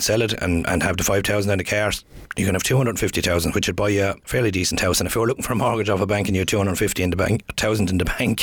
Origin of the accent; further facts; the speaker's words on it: Ballymacarbery, Munster, Ireland; now in Dungarvan, Ireland; I'm originally from Ballymacarbery. I played hurling with Fermor Water and football badly with the Nair.